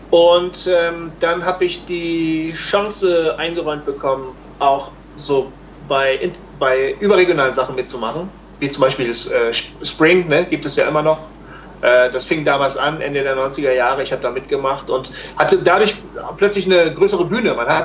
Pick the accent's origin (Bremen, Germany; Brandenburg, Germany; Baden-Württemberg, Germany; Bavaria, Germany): Bremen, Germany; ja, ich komme aus Bremen übrigens.